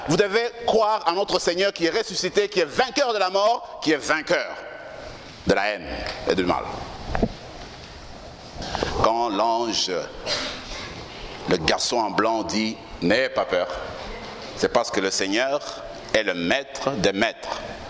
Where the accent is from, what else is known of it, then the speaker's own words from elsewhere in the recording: Lubumbashi, Haut-Katanga, DR Congo; nous étions trois à être ordonnés dans ma ville natale, Lubumbashi.